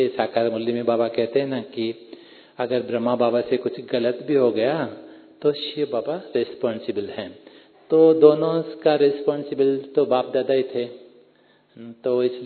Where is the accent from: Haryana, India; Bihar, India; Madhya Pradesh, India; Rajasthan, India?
Rajasthan, India; Ajmer; मान लो मैं जैसे भाई ने बताया कि मैं अजमेर से हूँ